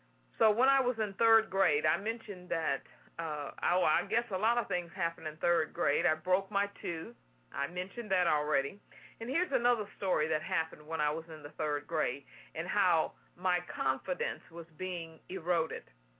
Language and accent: English; Houston, Texas, United States; You want to go in the bayou? Because I'm from Houston, Texas.